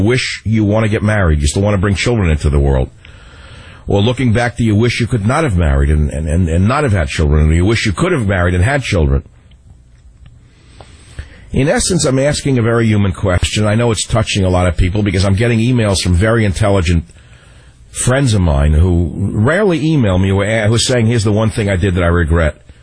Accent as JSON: {"language": "English", "region": "New York", "country": "United States", "tie": "born or raised there", "said": "grew up in New York, as you well know, you can't tell that by my accent. I live on the West Coast."}